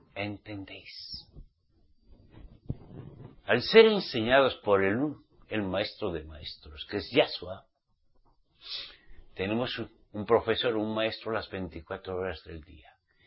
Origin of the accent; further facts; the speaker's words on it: Spain; Soy español, pero no soy español. Nací en España, de mi papá y de mi mamá. Cristiano nací, en religión cristiana.